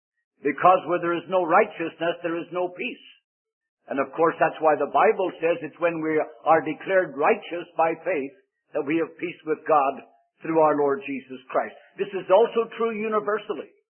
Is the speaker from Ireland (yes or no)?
yes; Ireland; accent: Irish; because of my Irish accent, sometimes I go into a meeting and I say, Exodus.